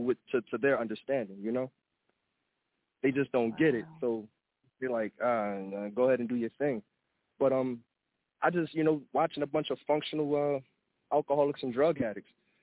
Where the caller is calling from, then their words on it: Philadelphia, Pennsylvania, United States; I'm calling from Power Hill, otherwise Philadelphia.